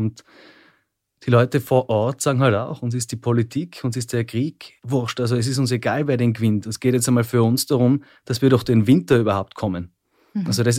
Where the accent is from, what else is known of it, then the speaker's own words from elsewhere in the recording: Austria; hallo, wir sind aus Österreich, wir würden gerne eine Geschichte mit Ihnen machen.